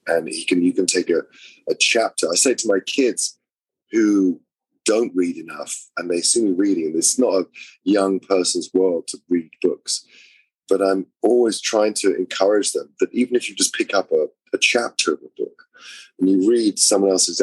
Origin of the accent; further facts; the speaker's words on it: London, United Kingdom; I'm from London. I'm from the streets of London.